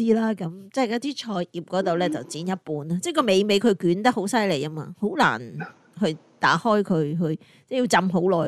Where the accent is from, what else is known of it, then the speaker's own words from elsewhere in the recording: Guangdong, China; 即系我哋广东人系好兴